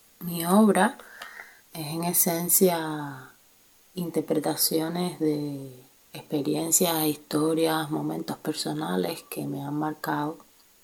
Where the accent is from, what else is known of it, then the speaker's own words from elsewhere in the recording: Havana, Cuba; Soy artista visual cubana, nacida y residente en La Habana.